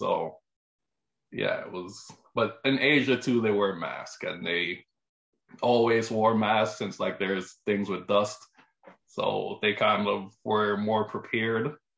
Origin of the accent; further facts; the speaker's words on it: Toronto, Ontario, Canada; moved away as an adult; I'm from Toronto, grew up in Scarborough